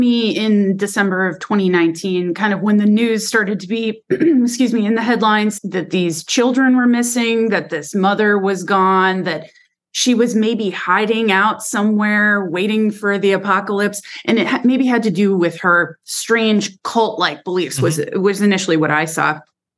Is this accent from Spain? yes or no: no; Oregon, United States; You know, I grew up in the West, have lived in Oregon my whole life